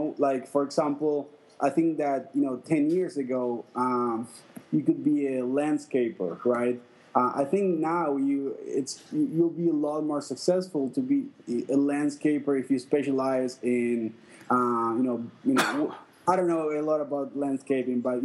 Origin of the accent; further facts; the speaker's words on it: Argentina; If you want, like, I'm from Argentina.